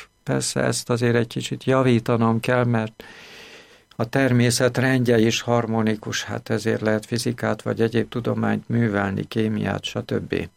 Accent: Budapest, Hungary; Budapest, mert budapesti származású vagyok.

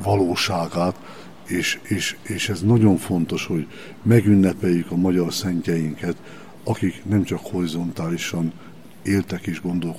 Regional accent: Szekszárd, Tolna, Hungary; mert szekszárdi vagyok

